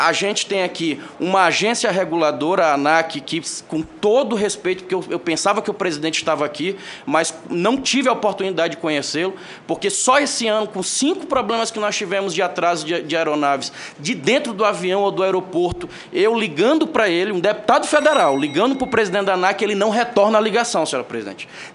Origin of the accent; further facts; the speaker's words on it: Imperatriz, Maranhão, Brazil; now in Brasília, Brazil; quando eu venho lá do meu estado, de Imperatriz para cá